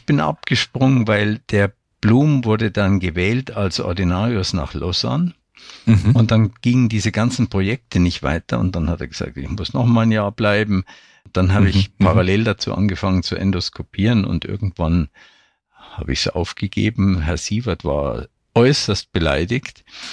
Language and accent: German; Mühldorf, Bavaria, Germany; also born or lived in Selb; Ich bin in Selb geboren, dann sind meine Eltern nach Mühldorf gezogen. Und dort habe ich Abitur gemacht.